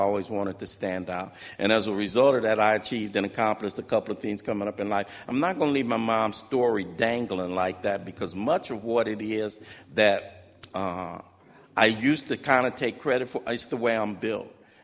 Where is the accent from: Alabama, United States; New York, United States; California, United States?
California, United States; Los Angeles; You know, I grew up in Watts in the 60s. I'm one of six boys.